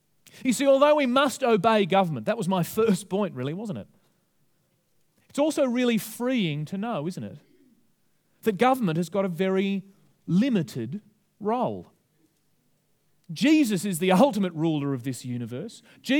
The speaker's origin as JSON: {"language": "English", "country": "Australia", "said": "Where I start feeling that because I'm an Australian, I'm somehow superior to other people."}